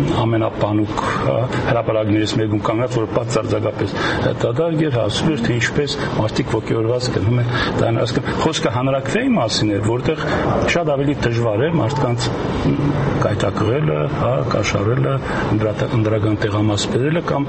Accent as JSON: {"language": "Armenian", "town": "Gyumri", "region": "Shirak", "country": "Armenia", "said": "Ես որպես գյումրեցի գիտեմ"}